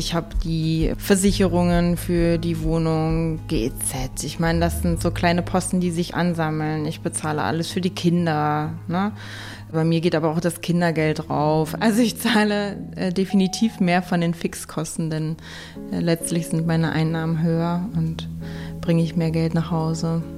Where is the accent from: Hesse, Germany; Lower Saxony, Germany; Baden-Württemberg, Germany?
Lower Saxony, Germany; now in Berlin, Germany; Ich bin im Westen aufgewachsen, in Niedersachsen